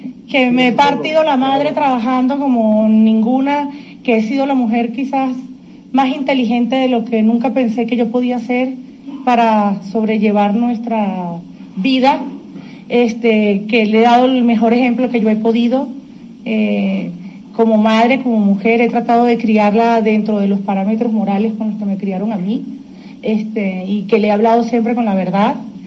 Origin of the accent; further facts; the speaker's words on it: Mexico; yo soy mexicana, porque llevo toda mi vida aquí, he hecho mi carrera aquí